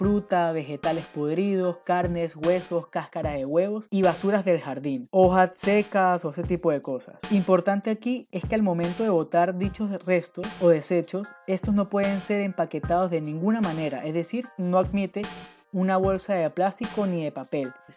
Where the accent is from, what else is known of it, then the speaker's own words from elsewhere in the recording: Cologne, North Rhine-Westphalia, Germany; de Colonia, Alemania